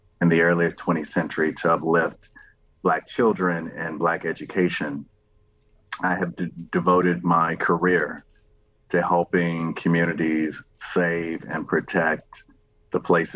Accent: Kentucky, United States; I was invited to conduct a statewide inventory of historic Rosenwald schools in my home state of Kentucky.

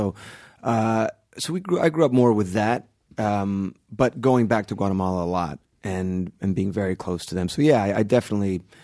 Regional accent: Kendall, Florida, United States; also born or lived in Palm Beach; So yeah, mostly South Florida. I was in Kendall, and then I went to high school in Palm Beach.

